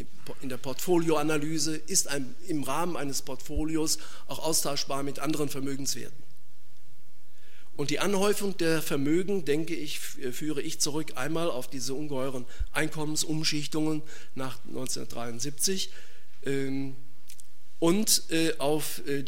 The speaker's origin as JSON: {"language": "German", "region": "North Rhine-Westphalia", "country": "Germany", "said": "Ich komme aus dem Ruhrgebiet"}